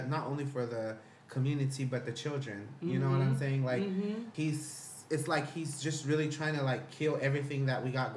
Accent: United States; Like, we, especially as Americans, because yes, I'm Hispanic, but I'm a citizen.

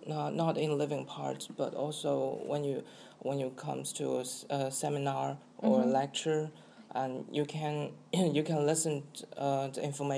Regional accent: South China, China; English is a second language; now in England; Okay, I'm from the south part of China. And I came here because, firstly, I like English.

